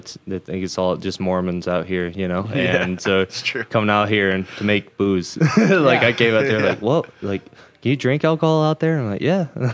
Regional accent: Michigan, United States; So, I grew up in Michigan. Moved out here.

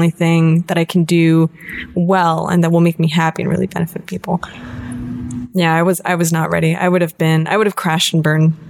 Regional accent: East Coast, United States; I'd never lived on my own because I went to school in my hometown, which, you know, was on the East Coast. I lived at home.

